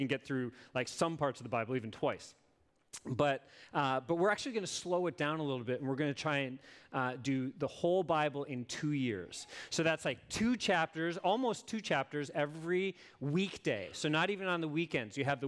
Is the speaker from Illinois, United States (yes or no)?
yes; Chicago, Illinois, United States; Some of you know I grew up in Chicago, spent most of my life in the Midwest, and lived there for several years.